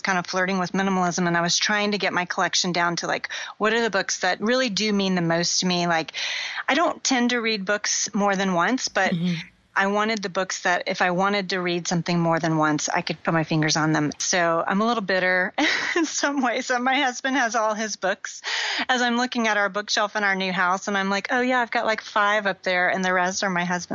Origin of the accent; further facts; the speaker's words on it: Florida, United States; now in Houston, United States; we evacuated because I grew up in Florida and I knew I didn't want my kids to have to go through what I thought was coming our way.